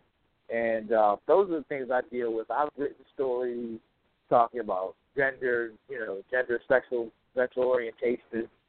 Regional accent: Baltimore, Maryland, United States; when the riots in Baltimore happened, it affected me personally because I'm from Baltimore.

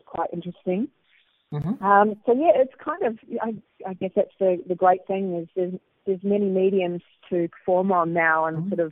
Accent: New Zealand; And of course, I'm obviously quite partial to New Zealand content being from there.

